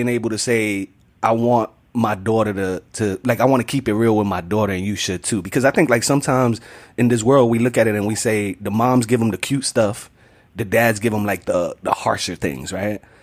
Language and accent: English; Bronx, New York, United States; now in Staten Island, United States; I was born and raised in the Bronx, the hood. And I got married and moved to Staten Island, you know, the total opposite, right?